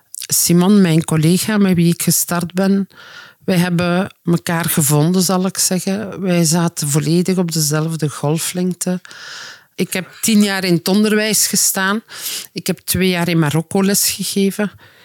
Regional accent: Flanders, Belgium; also born or lived in Morocco; Ik kom van Oost-Vlaanderen.

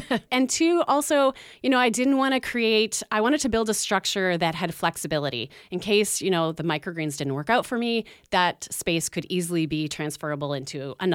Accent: Nova Scotia, Canada; I'm originally from Nova Scotia, but I did my time in Fort McMurray working in environmental assessment work, and eventually we decided we wanted to move back east to start our family. Came back to Nova Scotia

